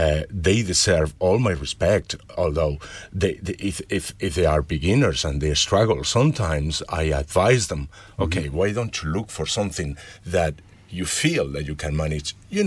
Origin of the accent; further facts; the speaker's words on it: Madrid, Community of Madrid, Spain; now in Ireland; I'm from Madrid.